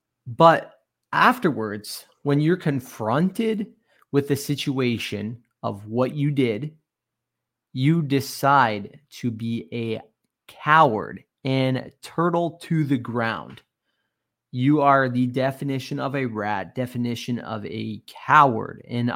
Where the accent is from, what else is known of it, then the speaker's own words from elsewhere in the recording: Canada; You know, growing up in Canada here, we have this little symbol at the back of our jersey that says, stop, don't hit this individual.